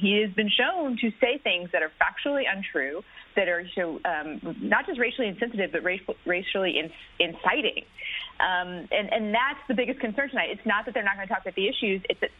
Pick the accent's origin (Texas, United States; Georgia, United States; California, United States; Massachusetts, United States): Texas, United States; Austin; The alt-right, I'm from Austin, so I take exception to you calling